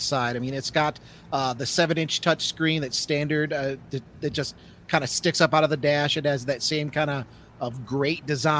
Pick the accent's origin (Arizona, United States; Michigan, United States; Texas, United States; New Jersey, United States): Michigan, United States; now in South Dakota, United States; You speak the truth when it comes to rust in the Midwest, because I'm from Michigan. I'm in South Dakota now.